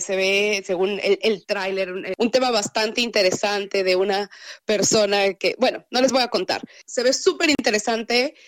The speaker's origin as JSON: {"language": "Spanish", "country": "Mexico", "said": "Yo soy latinoamericana, soy mexicana"}